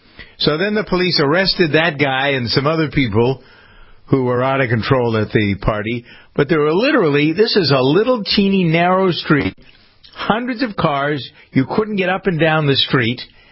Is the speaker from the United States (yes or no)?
yes; Framingham, Massachusetts, United States; There was an incident in my hometown of Framingham over this past weekend